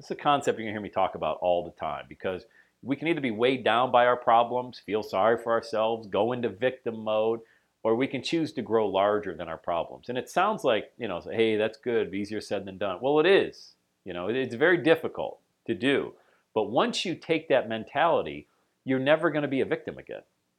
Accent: Bradford, Pennsylvania, United States; also born or lived in Florida; we moved back to my hometown of Bradford where I had been buying apartments. I had some 40 units or so back there. And I hadn't lived in Bradford, PA since I left for college in 1986.

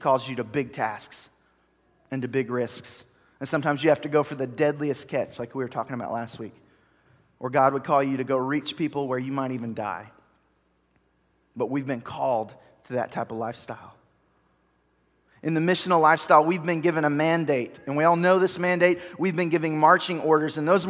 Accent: Colorado, United States; But I grew up in Colorado for much of my life.

